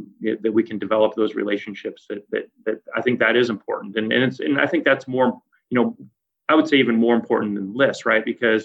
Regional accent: Iowa, United States; And so it was always sort of like, yeah, I'm from Iowa, almost sort of, I wouldn't say apologetic, but yeah, it's a nice place.

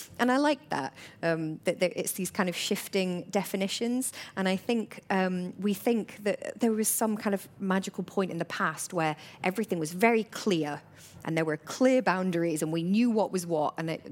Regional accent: Glasgow, Scotland, United Kingdom; I am a big fan of haggis and black pudding, being Glaswegian.

